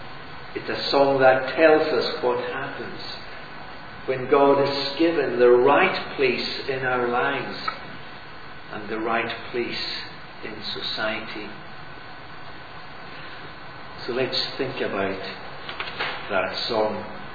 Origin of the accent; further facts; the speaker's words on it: Scotland, United Kingdom; as Scottish Presbyterians, we're not really that big on emotion. We don't wear our hearts on our sleeve.